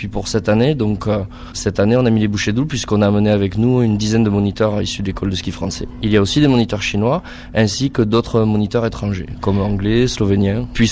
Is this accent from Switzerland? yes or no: no; France; Je dirais finalement c'est comme chez nous en France ou en Europe.